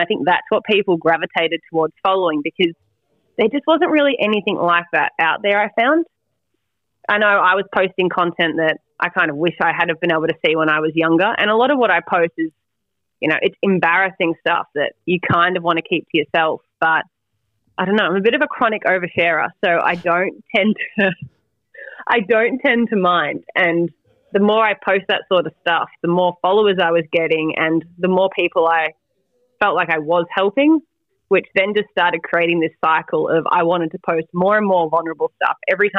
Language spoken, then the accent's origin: English; Victoria, Australia; He's from Sydney and I'm from Victoria.